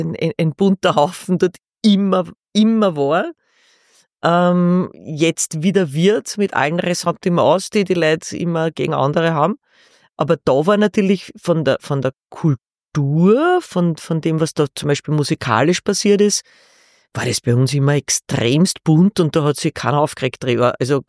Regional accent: Hainburg, Lower Austria, Austria; born there; ich bin ja gebürtige Heimburgerin. Und bei uns, wenn man drüber nachdenkt, war ja das irgendwie deutsch, Österreich, also deutsch sprechend, österreichisch, slowakisch sprechend.

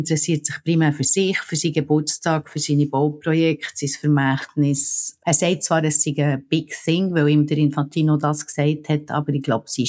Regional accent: Switzerland; now in United States; Übrigens werde ich hier als Schweizerin in den USA gelegentlich auf das angesprochen

